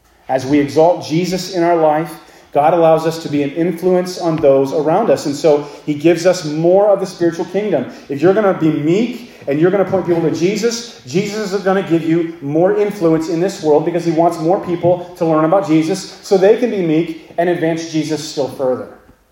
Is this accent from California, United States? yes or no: yes; Los Angeles, California, United States; When I was a kid, I grew up in Los Angeles in a big city. I hardly knew what a tree was. We had palm trees and we had cactus.